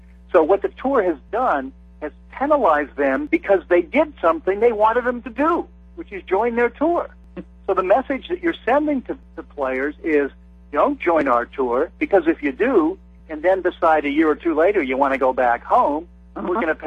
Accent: Pittsburgh, Pennsylvania, United States; moved away; Well, I grew up in Pittsburgh, and so that should be who I'm rooting for.

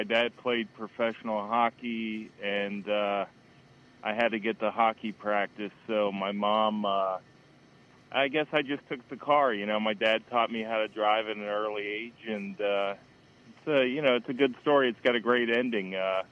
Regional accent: Hershey, Pennsylvania, United States; And that was probably one of the best restaurants in Pennsylvania where I grew up. I grew up in Hershey, PA.

